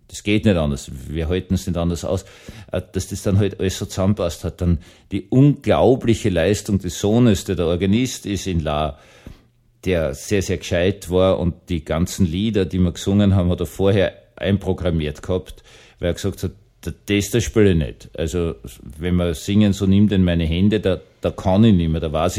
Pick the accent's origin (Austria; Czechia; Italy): Austria; Vienna; ich bin auch in Wien aufgewachsen, in der Großstadt.